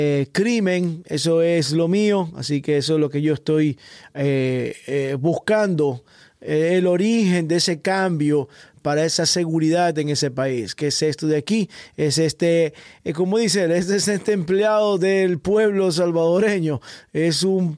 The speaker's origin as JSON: {"language": "Spanish", "country": "Ecuador", "lives_now": "United States", "said": "yo soy de Ecuador, vivo aquí en Estados Unidos"}